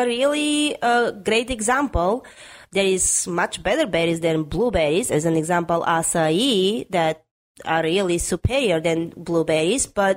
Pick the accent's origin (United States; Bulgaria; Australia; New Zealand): Bulgaria; accent: Eastern European; English is a second language; Bulgaria.